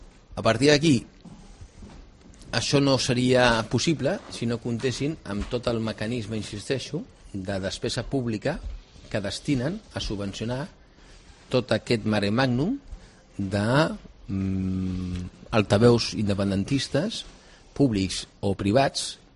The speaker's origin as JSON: {"language": "Catalan", "region": "Catalonia", "country": "Spain", "said": "jo que sóc català"}